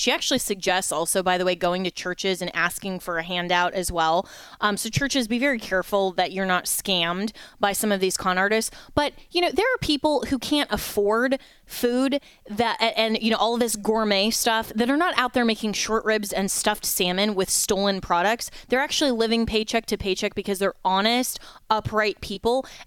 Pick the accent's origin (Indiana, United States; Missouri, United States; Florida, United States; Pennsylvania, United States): Florida, United States; here in my home state of Florida